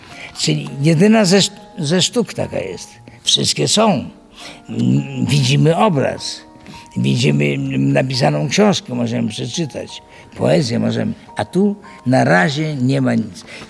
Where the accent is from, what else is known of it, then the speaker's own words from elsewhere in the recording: Grodno, Grodno Region, Belarus; also born or lived in Białystok; Tak naprawdę jestem z Grodna, ale w Białymstoku moje były pierwsze zmagania z muzyką, pierwsze studia